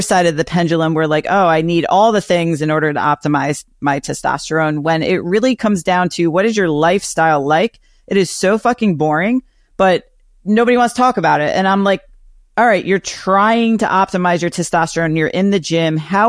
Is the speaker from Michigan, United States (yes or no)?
no; Greenwich, Connecticut, United States; So my hometown of Greenwich, Connecticut had a lot of guys who played golf, and I worked at a gym there